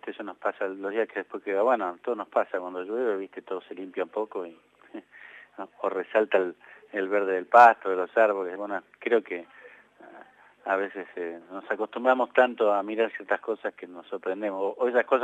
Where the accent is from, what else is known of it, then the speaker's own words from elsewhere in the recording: San Martín, Buenos Aires Province, Argentina; Bueno, yo nací en San Martín, acá al lado de la capital. En realidad no soy originario porteño. San Martín, que era pegado a la General Paz, y vivía en un lugar que se llama Malaber, está cerca de Villa Ballester